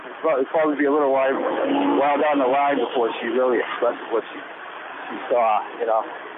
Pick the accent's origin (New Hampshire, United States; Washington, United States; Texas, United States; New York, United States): New Hampshire, United States; Dover; I'm from Dover, New Hampshire.